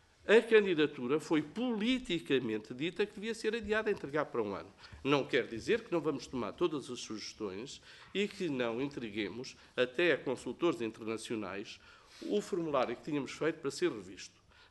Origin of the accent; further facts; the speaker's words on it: Nazaré, Centro, Portugal; Gosto do Alentejo e não sou alentejano. Sou da Nazaré, não sou minhoto, não estou longe, mas gosto muito do Alentejo.